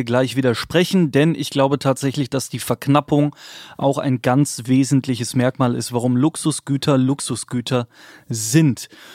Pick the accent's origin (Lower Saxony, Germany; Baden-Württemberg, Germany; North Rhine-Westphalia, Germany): North Rhine-Westphalia, Germany; Düsseldorf; als hier in Düsseldorf der Lockdown vorbei war und man sich als Düsseldorfer wieder der Königsallee näherte